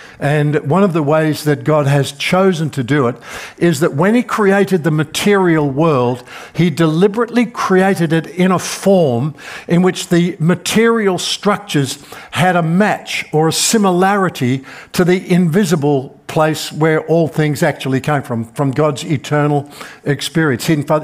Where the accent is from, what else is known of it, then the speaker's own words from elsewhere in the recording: Melbourne, Victoria, Australia; And the answer is because I come from Melbourne and this is our life. We just live like this.